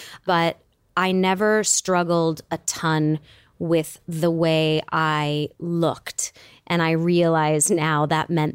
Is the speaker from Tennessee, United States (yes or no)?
no; Michigan, United States; I grew up in a 1,000-square-foot home, a little bungalow with my mom, and it was definitely watching her put on creams, trying to understand why she did it.